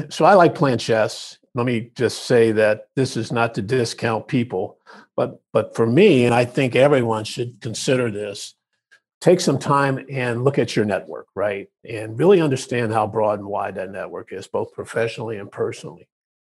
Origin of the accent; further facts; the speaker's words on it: Urbana, Ohio, United States; We're from Urbana, Ohio. That's where I was born.